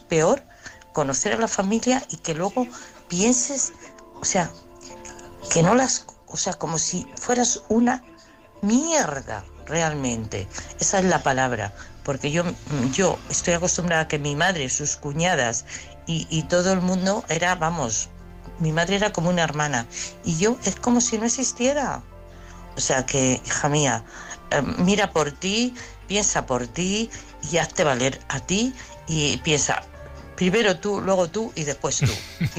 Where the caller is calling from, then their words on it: Madrid, Community of Madrid, Spain; de Madrid.